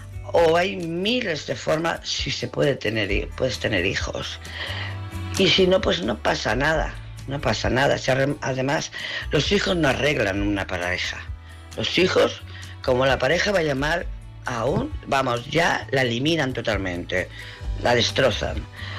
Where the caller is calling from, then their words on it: Barcelona, Catalonia, Spain; de Barcelona.